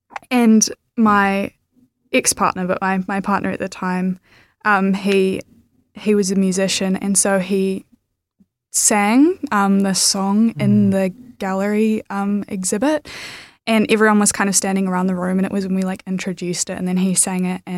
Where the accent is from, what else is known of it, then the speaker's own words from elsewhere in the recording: New Zealand; growing up in Aotearoa